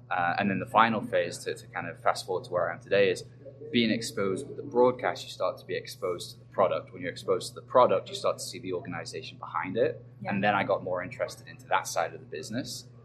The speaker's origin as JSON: {"language": "English", "region": "England", "country": "United Kingdom", "first_language": "English", "said": "And so for me, it was being English, being native, they were like, \"Hey, you can speak right. You want a microphone?\""}